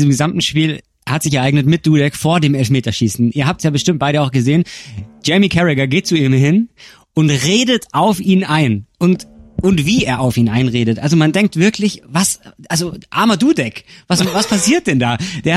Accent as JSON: {"language": "German", "region": "Bavaria", "country": "Germany", "said": "ich komme aus dem Allgäu ursprünglich, war nicht so weit nach Mailand"}